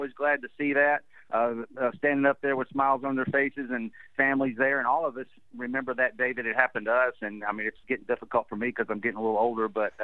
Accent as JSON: {"language": "English", "region": "Kentucky", "country": "United States", "moved": "yes", "said": "I came from out of state. I came from Kentucky, and I came down here and applied at 3 different agencies."}